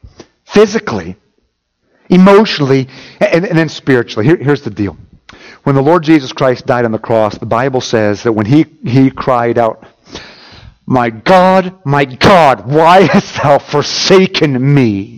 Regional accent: United States; who hates me because of the fact that I'm American

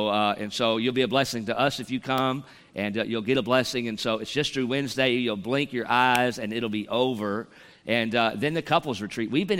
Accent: North Carolina, United States; And so I'm from North Carolina, and then we have our three children, TJ, Elise, and Vance.

